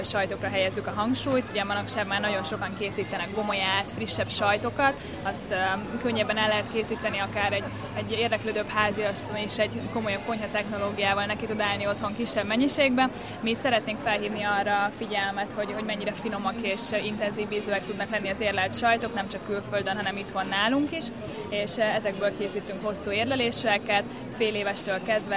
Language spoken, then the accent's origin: Hungarian; Veszprém, Veszprém County, Hungary; a Tekeresvölgyi Manufaktúrától. Lokál patrióta veszprémiek vagyunk, de Nemesvámoson van a birtokunk, ez ugye mindössze 3 kilométerre található.